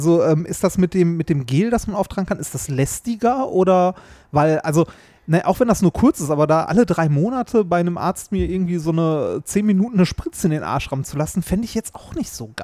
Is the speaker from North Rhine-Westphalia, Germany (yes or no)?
yes; Essen, North Rhine-Westphalia, Germany; ich bin ja in Essen, also ich komme ja aus Essen. Und ich bin ohne Scheiß wahrscheinlich so 2 Kilometer von der Weststadthalle entfernt bin ich aufgewachsen.